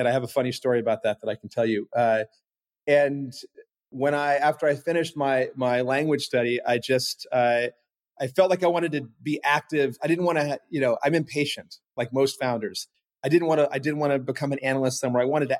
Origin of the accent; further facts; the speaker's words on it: Miami, Florida, United States; Well, I mean, growing up in Miami back then, we were always on boats.